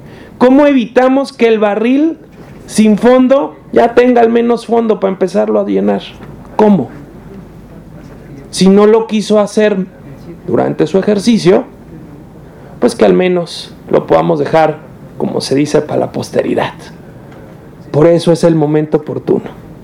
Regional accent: Michoacán, Mexico; Yo soy de Michoacán y soy productor de aguacate

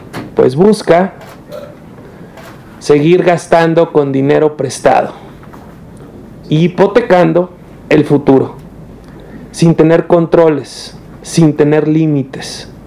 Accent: Michoacán, Mexico; Yo soy de Michoacán y soy productor de aguacate

